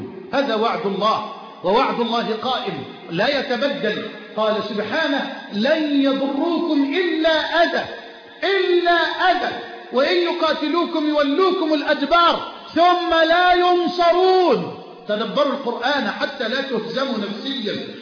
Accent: Egypt

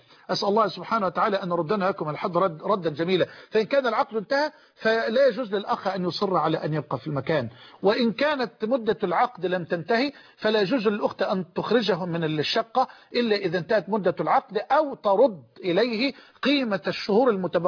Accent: Egypt; لأن بعض إخواننا في الخارج قد لا يفهمون هذه الكلمة، الشق يعني المكان الذي يعيش فيه الإنسان، ثم عندنا في مصر شق.

